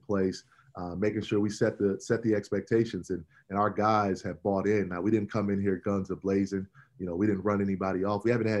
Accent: Joliet, Illinois, United States; also born or lived in Chicago; But back when I was at Northwestern, I didn't claim Chicago. I claimed Joliet.

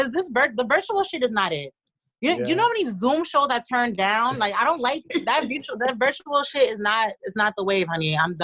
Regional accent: Jamaica; Listen, I'm Jamaican, all right?

